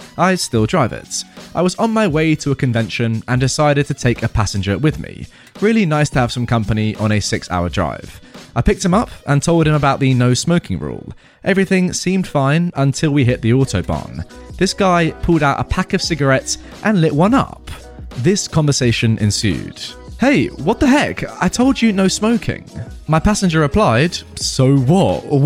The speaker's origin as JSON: {"language": "English", "country": "Germany", "said": "I am from Germany."}